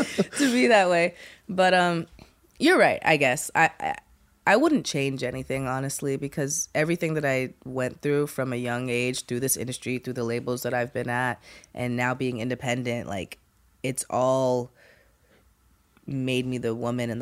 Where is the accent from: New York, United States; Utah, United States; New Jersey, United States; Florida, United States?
New York, United States; Brooklyn; I'm from Brooklyn, so we, like, and my mom's obviously from Brooklyn